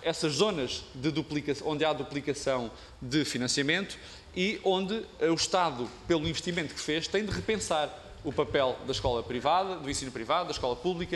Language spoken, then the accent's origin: Portuguese; Coimbra, Portugal; Sobre Coimbra, eu também sou de Coimbra